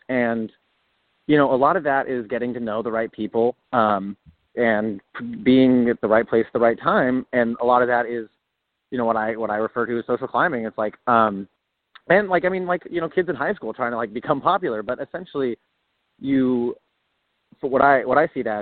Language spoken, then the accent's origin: English; Seattle, Washington, United States; You know, we're all from Seattle.